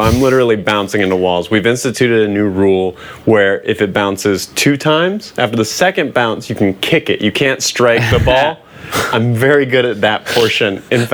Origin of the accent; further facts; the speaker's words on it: North Carolina, United States; North Carolina.